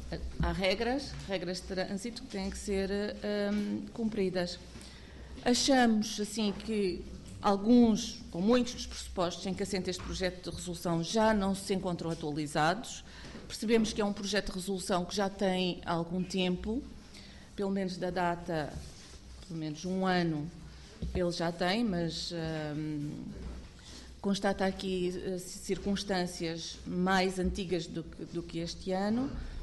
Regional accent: Faro, Portugal; sou de Faro e conheço a realidade e passo ali pela zona do aeroporto, pela freguesia de Montenegro.

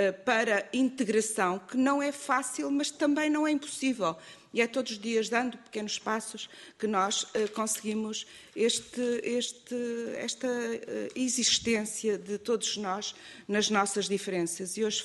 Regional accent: Centro, Portugal; Eu sou uma portuguesa do centro do país, do interior, também não sou da área urbana

